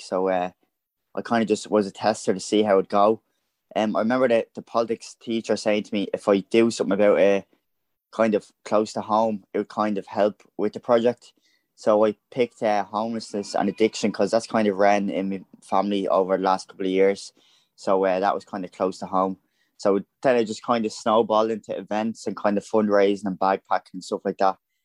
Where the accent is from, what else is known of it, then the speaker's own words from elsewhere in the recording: County Dublin, Ireland; I'm from Donegal in North Dublin, and I'm 19 years old.